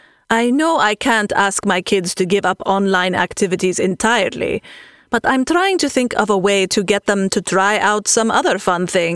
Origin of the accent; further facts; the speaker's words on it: Jordan; So, I'm from Jordan, and every time my kids turn on their tablets or phones, I worry.